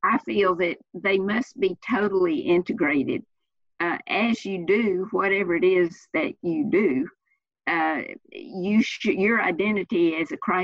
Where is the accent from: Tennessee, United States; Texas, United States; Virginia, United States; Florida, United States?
Texas, United States; Fort Worth; I grew up in Fort Worth, Texas. This is home.